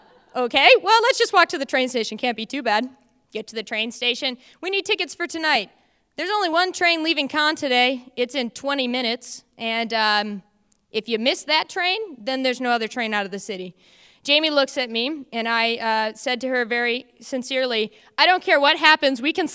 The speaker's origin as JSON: {"language": "English", "country": "United States", "said": "Like because I'm American, that I have President Obama's cell phone number"}